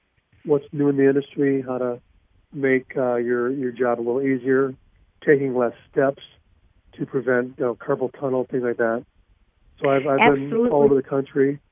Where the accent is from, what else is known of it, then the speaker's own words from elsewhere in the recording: St. Paul, Minnesota, United States; Well, I am one of 16 siblings, and I grew up in St. Paul, Minnesota.